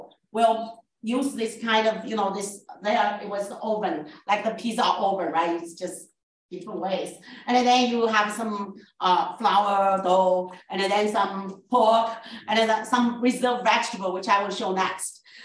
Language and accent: English; Canada; I said, I'm Canadian.